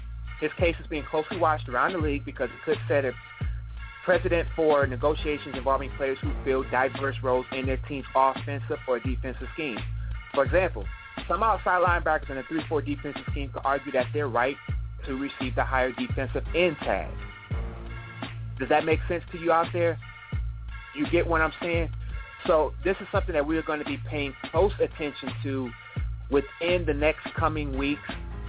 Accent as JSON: {"language": "English", "region": "Michigan", "country": "United States", "tie": "born or raised there", "said": "My hometown team, the Tigers, took care of business by sweeping the Oakland Athletics."}